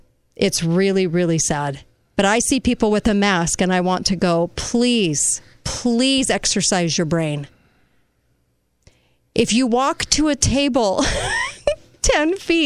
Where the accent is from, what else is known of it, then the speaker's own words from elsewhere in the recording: California, United States; now in Utah, United States; I came from California, and I moved to the state of Utah.